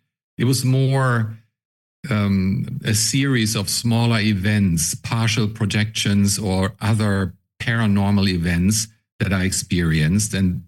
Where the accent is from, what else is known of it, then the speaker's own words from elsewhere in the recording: Germany; English is a second language; moved away as an adult; now in United States; I was in my mid-20s when I immigrated to the United States. And when I was born and raised in Germany, as you can probably tell by my accent, but I immigrated to the States in 1991.